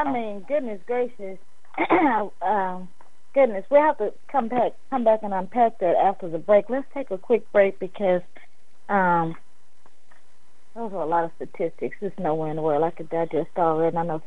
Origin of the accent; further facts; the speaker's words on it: Memphis, Tennessee, United States; Robert Reed Church Sr. was a millionaire business leader and philanthropist in Memphis, Tennessee, my hometown